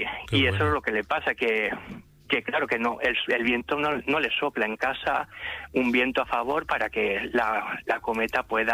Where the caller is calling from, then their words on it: Gandia, Valencian Community, Spain; de Gandía